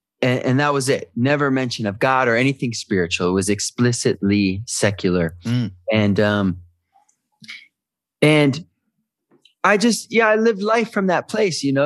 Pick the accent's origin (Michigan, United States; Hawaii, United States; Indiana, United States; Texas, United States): Michigan, United States; Detroit; I met a rapper in Detroit. I'm from Detroit.